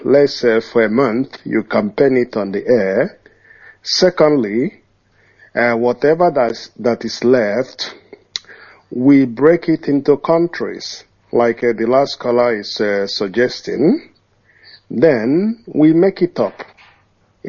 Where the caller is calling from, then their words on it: Australia; I'm calling from Australia.